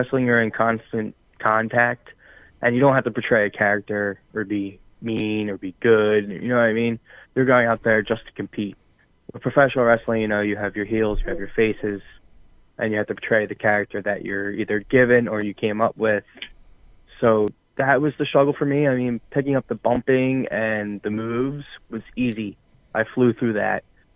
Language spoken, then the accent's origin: English; New Jersey, United States; I'm born and raised in South Jersey, and I actually started wrestling when I was 8 years old.